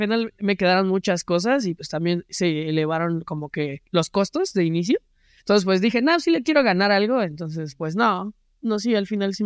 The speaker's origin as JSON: {"language": "Spanish", "country": "Mexico", "said": "como buen mexicano al chingue su madre."}